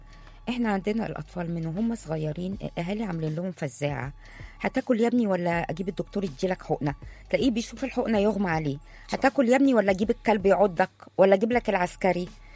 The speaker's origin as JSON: {"language": "Arabic", "town": "Cairo", "region": "Cairo Governorate", "country": "Egypt", "said": "إنما إحنا عندنا في القاهرة وفي حتت كتير من اللي بيعذبوا فيها الكلاب"}